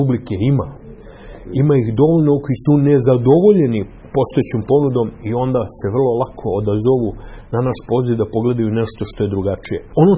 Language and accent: Serbian; Kraljevo, Serbia; dolazim iz Kraljeva, akademski sam slikar